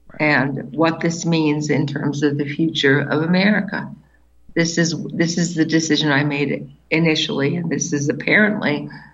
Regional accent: United States; born there; Of course I am, yeah. I was born in the United States.

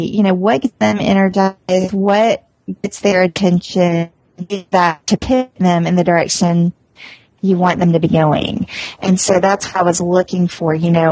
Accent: Atlanta, Georgia, United States; So, you know, I'm from the South, so I grew up in Atlanta. And I come from a long line of animated storytellers.

